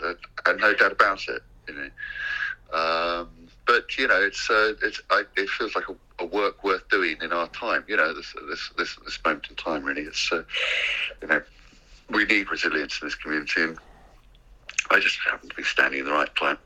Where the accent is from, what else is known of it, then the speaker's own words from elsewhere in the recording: Tottenham, London, United Kingdom; I am really, really proud to be the mayor of Tottenham. I mean, it's my hometown